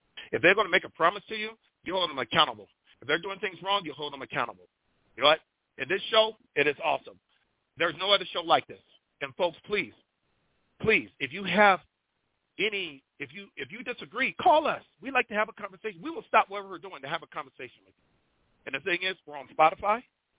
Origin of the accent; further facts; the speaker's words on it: United States; I am an American. I don't need a color title.